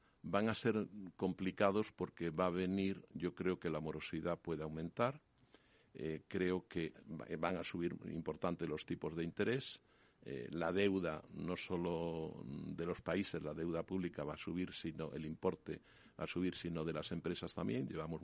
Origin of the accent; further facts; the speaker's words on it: Galicia, Spain; Entonces yo, que soy gallego, a veces digo, a según.